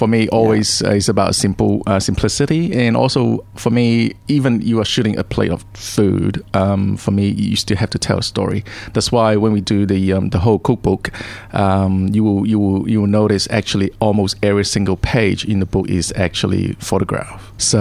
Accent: Malaysia; English is a second language; moved away as an adult; now in Australia; because I grew up in Malaysia. So half of the recipes are dishes that I grew up with in Malaysia

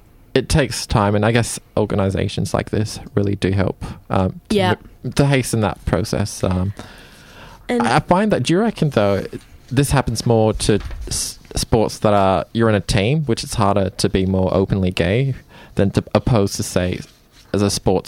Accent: Sydney, New South Wales, Australia; born there; Well, I was born in Sydney and I guess that's why.

